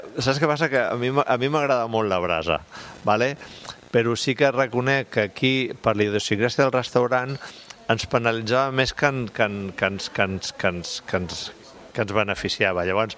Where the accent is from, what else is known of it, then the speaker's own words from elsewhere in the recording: Catalonia, Spain; al final som catalans i a on hi ha negoci ja estem.